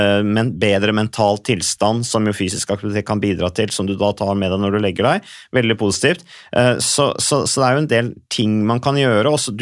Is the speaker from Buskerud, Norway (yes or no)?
yes; Vikersund, Buskerud, Norway; Jeg kommer fra Vikersund, Modum kommune.